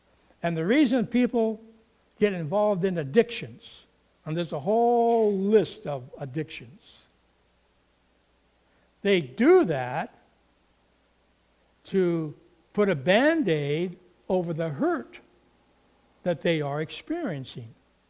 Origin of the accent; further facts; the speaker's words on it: Toppenish, Washington, United States; Now, as we were growing up in Toppenish, out there on the McDonald Road, there was a gravel pit right across the road.